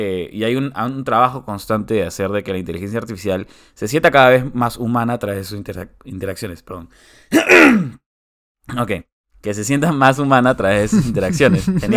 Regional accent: Peru; ¿cómo nos sentiríamos como peruanos si de la nada un día despertamos

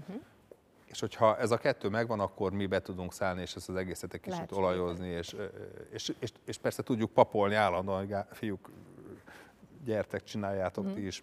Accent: Hungary; én ugye magyar ember vagyok

